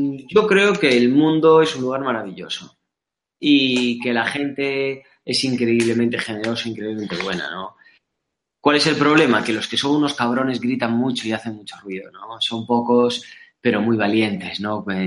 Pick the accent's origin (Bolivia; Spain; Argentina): Spain; Yo soy español, tengo grandes amigos en España y hay gente maravillosa aquí.